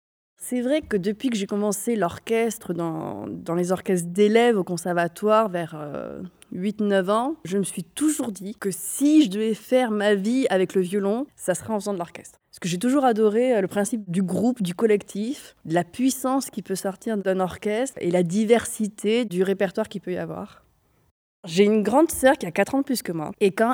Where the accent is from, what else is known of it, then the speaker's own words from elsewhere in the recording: Toulouse, Occitanie, France; en fait je viens de Toulouse.